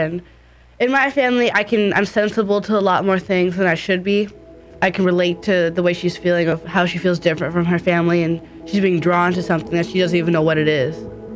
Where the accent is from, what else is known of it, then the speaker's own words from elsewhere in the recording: Irvine, California, United States; born there; I'm 14 years old, and I'm in the 8th grade. I was born in Irvine, California.